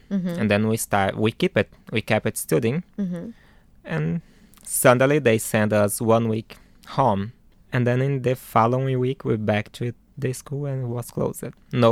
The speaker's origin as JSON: {"language": "English", "country": "Brazil", "moved": "yes", "lives_now": "Ireland", "said": "I'm from Brazil."}